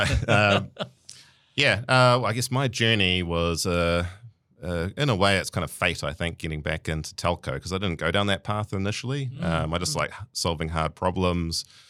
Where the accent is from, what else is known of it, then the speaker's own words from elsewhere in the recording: Tauranga, Bay of Plenty, New Zealand; Yep, that's my hometown, Tauranga.